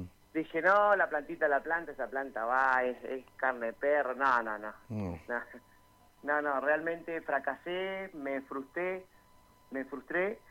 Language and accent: Spanish; Esquel, Chubut, Argentina; yo me crié acá en Esquel, nacido y criado, mis padres vinieron de Corrientes, mi madre de Cutralcó, somos 4 hermanos, yo me crié al lado de mi padre peluquero